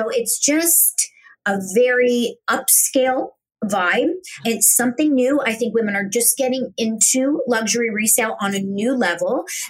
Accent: Canada; We're really Canadian.

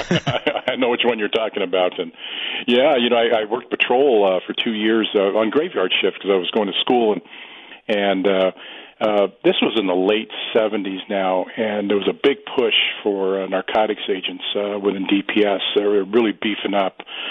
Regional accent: Flagstaff, Arizona, United States; I was born and raised in Flagstaff. I knew everybody and hadn't really gone anywhere in my life. I have no trips, you know, never had a, never been out of state.

